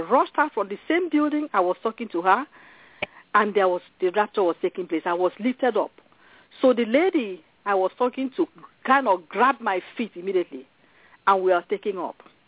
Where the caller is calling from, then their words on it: Fort Wayne, Indiana, United States; Fort Wayne, Indiana.